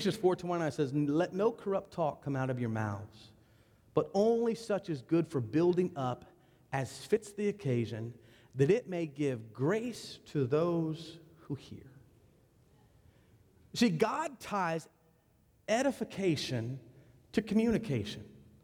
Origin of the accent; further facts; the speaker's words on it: Cumberland, Virginia, United States; And I grew up in Cumberland, Virginia. You know, we have more cows than people, okay? I grew up in the country. I'm a country boy.